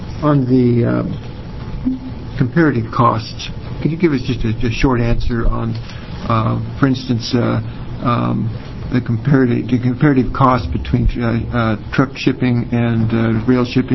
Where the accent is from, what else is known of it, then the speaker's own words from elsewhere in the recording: Oregon, United States; but I'm from Klamath County, and there are two questions shortly.